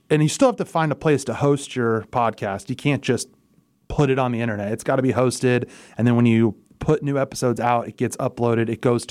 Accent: Wichita, Kansas, United States; Well, we're all from Wichita.

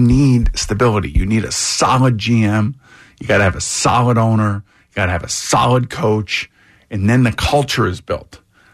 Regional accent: New York, United States; I'm a New Yorker.

